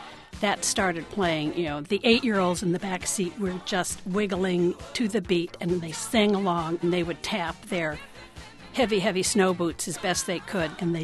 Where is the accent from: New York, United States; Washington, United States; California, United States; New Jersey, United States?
New York, United States; New York City; I'm from New York City.